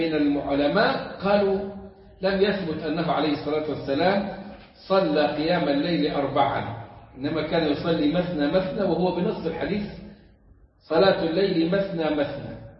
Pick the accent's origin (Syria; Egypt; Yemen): Egypt; احنا كمصريين